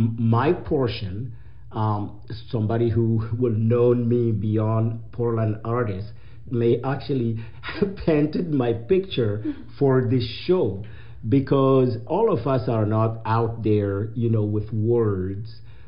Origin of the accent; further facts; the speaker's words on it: Mali; Yes, I come from Mali. I come from a very small village, and I never grew up rich.